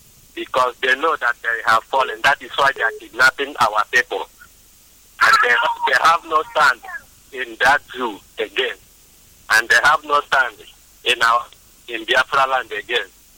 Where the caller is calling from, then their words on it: Cotonou, Littoral, Benin; He's a Bokovieta. I'm calling from Cotonou, Benin Republic.